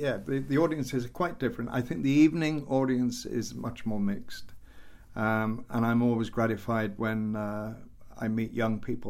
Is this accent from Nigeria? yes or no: no; Wales, United Kingdom; I'm afraid the easy answer is to say that I'm Welsh and we cry all the time. We don't cry because we're Welsh.